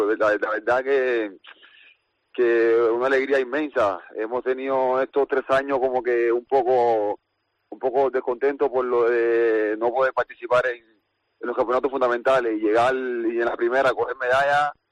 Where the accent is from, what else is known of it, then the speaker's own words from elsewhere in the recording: Cuba; y más de donde vengo, de Cuba, que somos luchadores todos